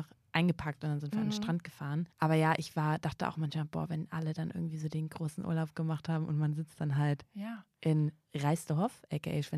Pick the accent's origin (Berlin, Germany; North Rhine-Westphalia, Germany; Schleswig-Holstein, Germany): Schleswig-Holstein, Germany; Kiel; ich komme ja von der Küste, ich komme ja vom Meer, ich bin ja eine Kieler Sprotte.